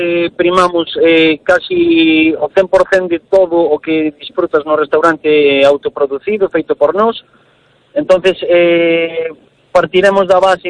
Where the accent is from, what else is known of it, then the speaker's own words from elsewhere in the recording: Reinosa, Cantabria, Spain; born there; eu nacín en Reinosa, en Cantabria, por temas laborales do meu pai